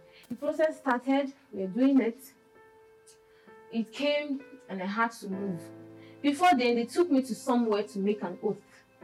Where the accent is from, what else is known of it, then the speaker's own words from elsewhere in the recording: Nigeria; now in Russia; I was trafficked from Nigeria to Russia. It was not a nice experience at all. My younger ones were six in numbers, so you can imagine the hardship. There was no uncle, there was no auntie to help us.